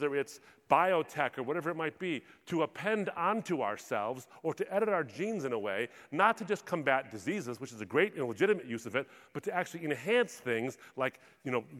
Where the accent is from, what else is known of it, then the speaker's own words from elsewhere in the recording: Michigan, United States; Now, I'm from the Great Lakes State. The largest freshwater lakes in the world surround my state.